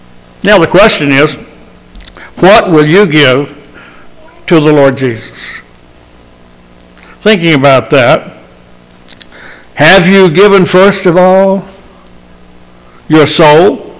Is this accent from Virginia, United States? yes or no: yes; Virginia, United States; I remember when I grew up down in Virginia, we used to go and look at this church.